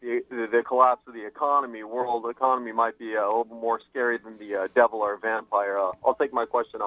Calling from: Dallas, Texas, United States; I'm calling from Dallas.

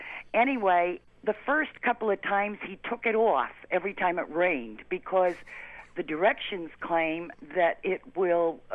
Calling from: Meriden, Connecticut, United States; And I'm calling you from Meriden, Connecticut.

